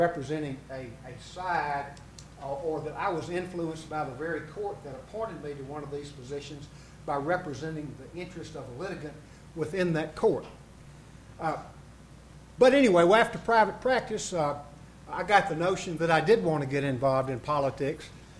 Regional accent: Somerville, Tennessee, United States; I practiced law in Somerville, Tennessee, my hometown.

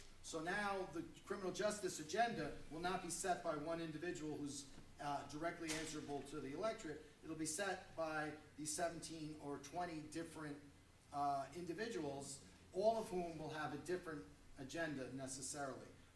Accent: New York, United States; I think I come from it in a little bit of a different perspective because I'm from New York

